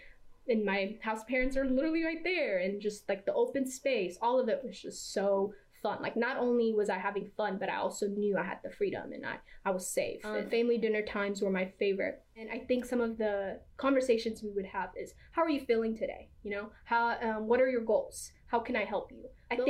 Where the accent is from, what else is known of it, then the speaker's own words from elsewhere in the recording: Ethiopia; now in Dallas, United States; I was originally from Ethiopia. I was born and raised there. Then I moved to Dallas, Texas, but things didn't go well there.